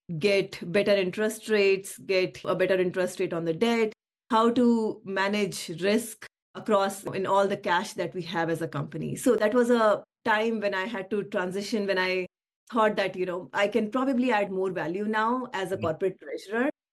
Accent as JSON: {"language": "English", "country": "India", "tie": "born or raised there", "said": "I started my career in India. I was born and brought up in India. I did my education, my MBA"}